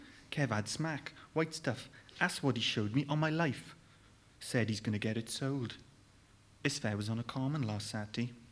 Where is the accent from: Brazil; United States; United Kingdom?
United Kingdom; Swansea, Wales; I'm Welsh. I come from Swansea. And you will have gathered that from the accent straight away, but it's one of those relative things. Back in Swansea, they don't think I've got an accent, whereas you all do.